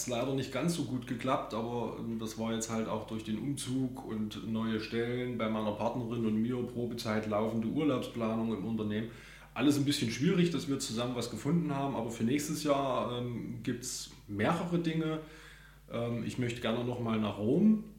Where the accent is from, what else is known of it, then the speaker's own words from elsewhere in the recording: Bad Langensalza, Thuringia, Germany; da Bad Langensalza meine Heimatstadt ist, Geburtsstadt